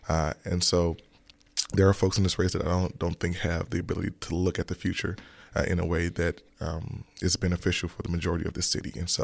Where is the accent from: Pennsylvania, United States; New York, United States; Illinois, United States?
Illinois, United States; Chicago; I'm really from here, right? Mm-hmm. I grew up in Chicago. I went to summer camp at Chicago Parks. I'm a Chicago Public School graduate, kindergarten through 12th grade. I know this city, and I know her people, right?